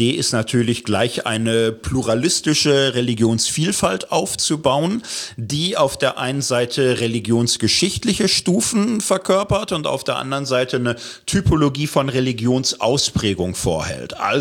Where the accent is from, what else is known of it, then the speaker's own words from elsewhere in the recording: Gelsenkirchen, North Rhine-Westphalia, Germany; Ich komme aus Gelsenkirchen, Stadtkind und so